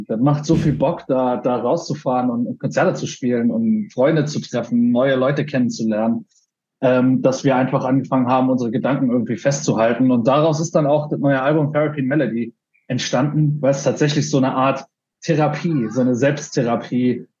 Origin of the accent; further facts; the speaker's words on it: Saarland, Germany; Wir sagen aus dem Saarland. Sagen die, ja, wo aus dem Saarland? Ja, in der Nähe von Saarbrücken.